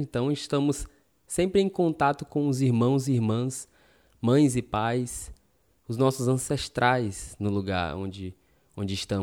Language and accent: Portuguese; Brazil; a gente pode colocar na nossa realidade como brasileiros